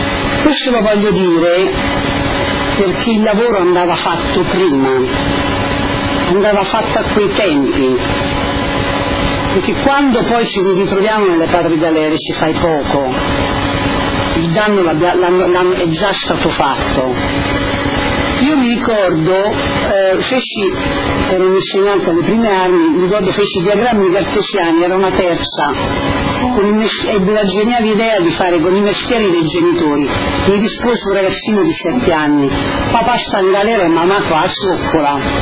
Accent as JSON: {"language": "Italian", "town": "Rome", "region": "Lazio", "country": "Italy", "said": "Ero un insegnante elementare a 30 km, sono romana, 30 km da Roma, Fiumicino, in cui io sono arrivata nel 73 a Fiumicino"}